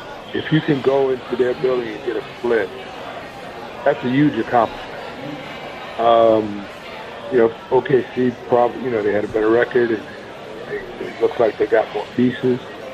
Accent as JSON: {"language": "English", "town": "Long Island", "region": "New York", "country": "United States", "tie": "born or raised there", "said": "Growing up in Long Island, I mean, there were a couple racetracks in the vicinity, but I kind of followed NASCAR a little closer."}